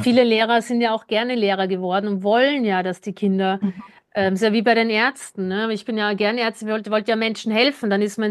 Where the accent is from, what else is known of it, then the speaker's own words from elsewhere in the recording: Austria; Es ist ja, ich komme aus Österreich.